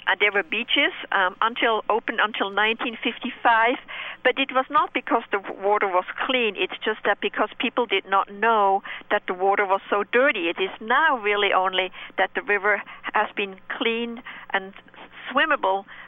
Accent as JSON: {"language": "English", "country": "Switzerland", "said": "So this is a big movement in Europe, and that's where I'm from. I'm from Switzerland. I used to swim in rivers all the time."}